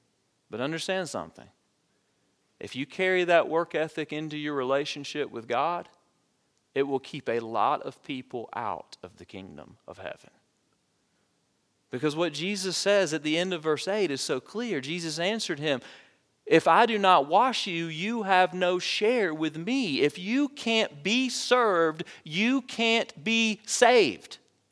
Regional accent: the South, United States; Maybe you were raised like I was, and I was raised in the South with kind of this macho Southern Protestant work ethic

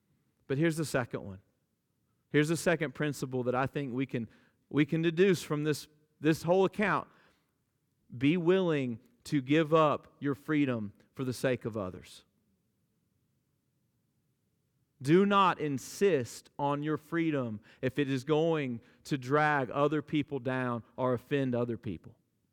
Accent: Deep South, United States; I grew up in the Deep South Bible Belt, close enough to prohibition

